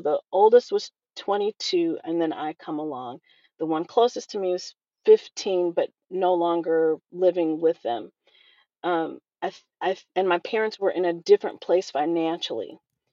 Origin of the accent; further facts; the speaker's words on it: Jackson, United States; And there was no diversity in my hometown of Jackson at that time.